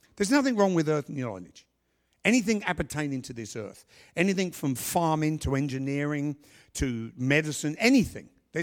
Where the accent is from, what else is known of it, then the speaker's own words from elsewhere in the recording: London, United Kingdom; moved away; You know, I'm a Londoner, and I just went back when my mother died in July, and I was so proud of being a Londoner for the first time because I left that country in 1974.